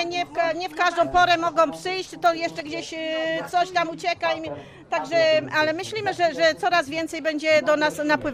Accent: Pomeranian Voivodeship, Poland; I też język nasz kaszubski, my tu w tej chwili mówimy tak trochę mieszając, ale tak, my jesteśmy Kaszuby, rodowite Kaszubianki

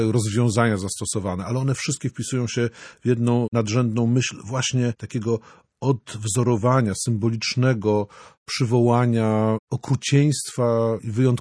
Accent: Gdańsk, Pomeranian Voivodeship, Poland; co jako gdańszczanin z wielką dumą tutaj chciałbym podkreślić.

